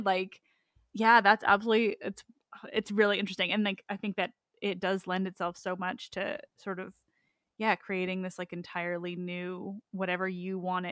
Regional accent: Canada; And I'm, like, taking it in as this Canadian.

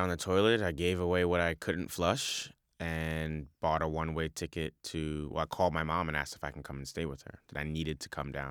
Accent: Bronx, New York, United States; that's not any knock to the people that I grew up with in the Bronx. I love them, you know.

